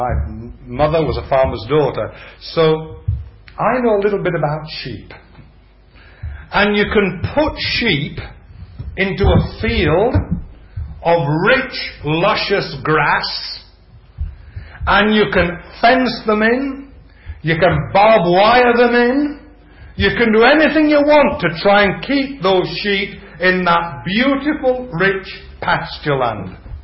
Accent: Yorkshire and the Humber, United Kingdom; Now, you know by now that I come from Yorkshire.

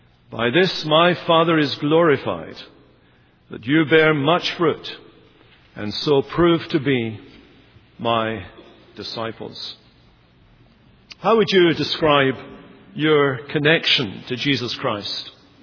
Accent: Scotland, United Kingdom; now in London, United Kingdom; I'm Scottish. This is the accent we'll be using when we all get to heaven. It's been modified over the years with a little bit of Irish, a little bit of Canadian, and now I'm doing cross-cultural missionary work in London, England

